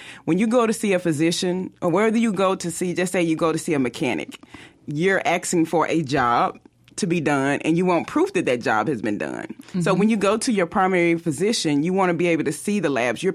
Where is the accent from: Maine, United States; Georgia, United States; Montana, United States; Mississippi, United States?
Mississippi, United States; Clarksdale; also born or lived in Alabama; Well, I'm actually a native of Mississippi. I grew up in the Delta. I went to Clarksdale High. And from there, I graduated from Tougaloo College.